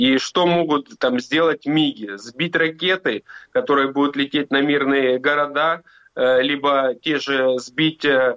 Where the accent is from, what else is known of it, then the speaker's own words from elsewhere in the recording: Mariupol, Donetsk Oblast, Ukraine; тем более я лично там из Мариуполя знаю прекрасно все эти ужасы